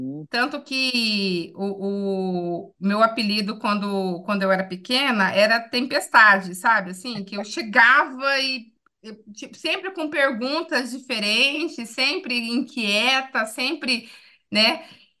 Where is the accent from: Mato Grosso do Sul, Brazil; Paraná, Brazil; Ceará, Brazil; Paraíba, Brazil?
Mato Grosso do Sul, Brazil; Mato Grosso do Sul é um estado de colonização relativamente recente, né?